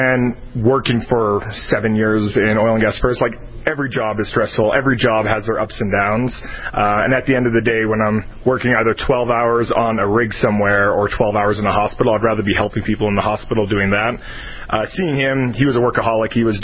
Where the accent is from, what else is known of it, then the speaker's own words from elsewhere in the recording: Canada; now in United States; I'm Canadian originally before coming down to America